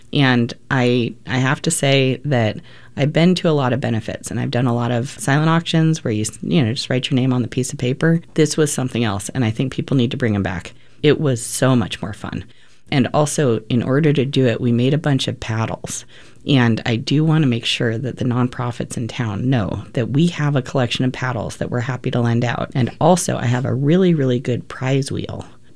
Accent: Portland, Oregon, United States; So I was living in Los Angeles, but I'm originally from Portland, and it was time for me to come home.

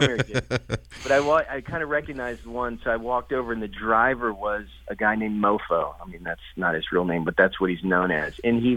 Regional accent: Maryland, United States; Growing up in the Maryland, D.C. area, in the early 80s, obviously skateboarding was a huge part of my life.

